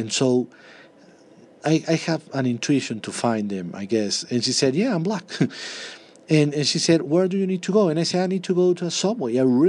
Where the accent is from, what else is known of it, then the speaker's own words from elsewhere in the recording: Colombia; now in New York City, United States; I'm from Colombia. I need this working here in New York City.